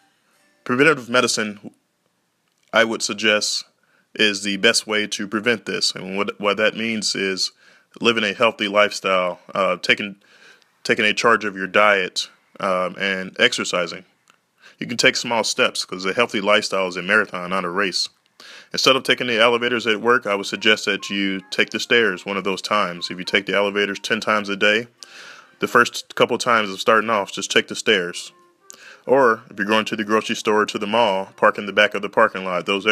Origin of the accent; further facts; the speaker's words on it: Shreveport, Louisiana, United States; Growing up in Shreveport, Louisiana, where healthcare and preventative medicine was essentially non-existent